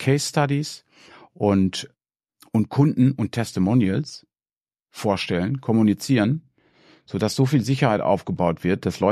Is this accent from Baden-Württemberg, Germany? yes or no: no; Duisburg, North Rhine-Westphalia, Germany; accent: Ruhr dialect; now in Netherlands; Ich bin aus Duisburg. Also ich wohne zwar in Holland, aber meine Eltern sind aus Duisburg und deshalb rede ich, wenn ich Deutsch rede, rede ich wahrscheinlich auch so ein bisschen Pott.